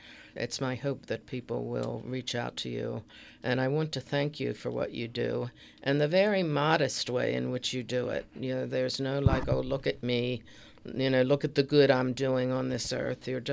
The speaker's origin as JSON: {"language": "English", "town": "Baltimore", "region": "Maryland", "country": "United States", "tie": "born or raised there", "said": "I grew up in Baltimore. My mom was actually alive at the time the Cohn sisters were alive."}